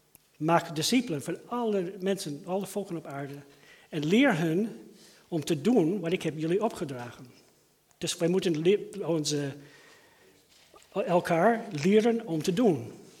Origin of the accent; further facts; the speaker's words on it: United States; Dutch is a second language; now in Stadskanaal, Netherlands; hoort dat ik heb een accent. Ik kan het niet verbergen. Allard kan het niet wegfilteren. Ik kom oorspronkelijk uit Amerika.